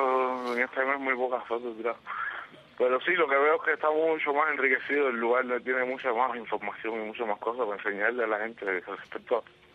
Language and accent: Spanish; Cuba; born or raised there